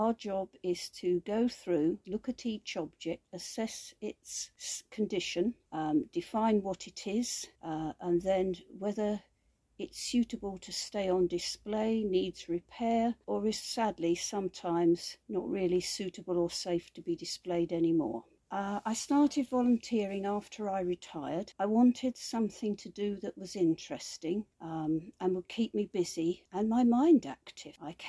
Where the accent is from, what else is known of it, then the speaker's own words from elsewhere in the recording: East of England, United Kingdom; I'm from Hertfordshire originally, and my family are from Norfolk, Suffolk and Wiltshire via Hertfordshire. But we've now been here since 1972, so we regard ourselves as local.